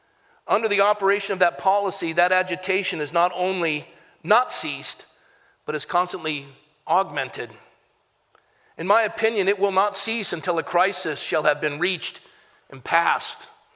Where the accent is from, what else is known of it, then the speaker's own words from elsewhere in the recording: United States; But I'm still an American and a proud American. I'm a patriotic American.